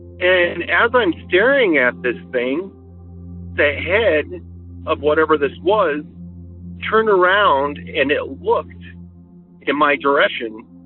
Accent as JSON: {"language": "English", "region": "Wyoming", "country": "United States", "tie": "born or raised there", "said": "And again, growing up in Yellowstone National Park, I know what a bear looks like."}